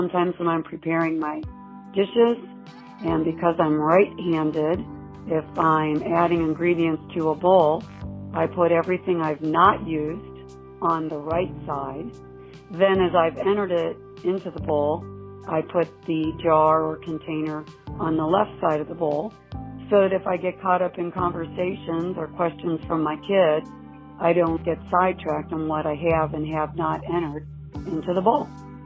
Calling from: Cincinnati, Ohio, United States; I'm calling you from Cincinnati, Ohio.

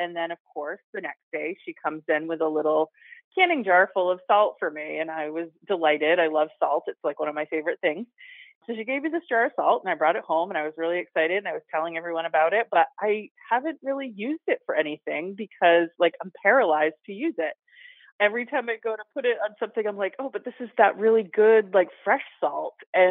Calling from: Winthrop, Maine, United States; I am calling from Winthrop, Maine.

